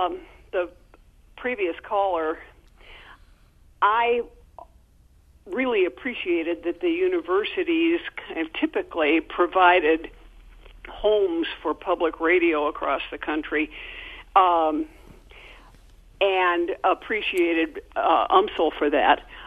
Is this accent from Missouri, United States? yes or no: yes; St. Louis, Missouri, United States; But I am from St. Louis